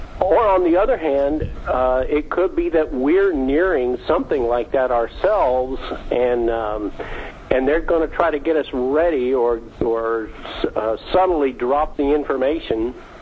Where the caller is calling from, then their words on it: Georgia, United States; From Georgia.